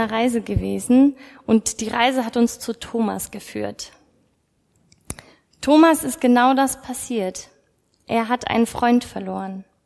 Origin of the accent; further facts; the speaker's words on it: Bavaria, Germany; bin 29 Jahre alt und ursprünglich komme ich aus Bayern. Das hört man nicht, aber manchmal doch.